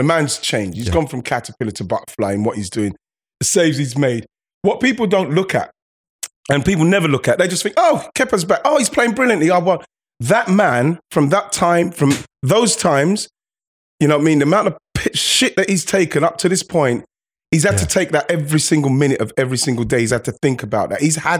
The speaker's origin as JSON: {"language": "English", "region": "England", "country": "United Kingdom", "said": "I do hope for Potter's sake, as another Englishman, you know, he can continue to just progress slowly with what he's doing."}